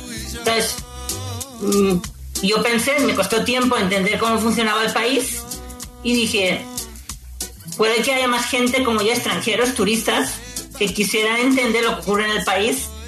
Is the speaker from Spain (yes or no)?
yes; Spain; Yo soy de España, estudiaba Derecho y Ciencias Políticas como hace una década